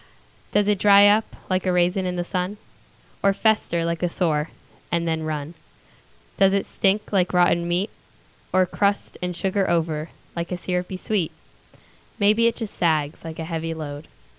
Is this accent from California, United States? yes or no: yes; Los Angeles, California, United States; Los Angeles, California.